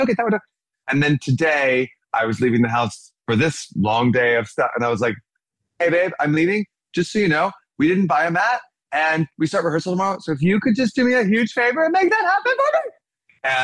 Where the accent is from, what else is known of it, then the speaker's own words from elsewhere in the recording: Dallas, Texas, United States; I'm from Dallas, and all the shows that would come through became my go-to.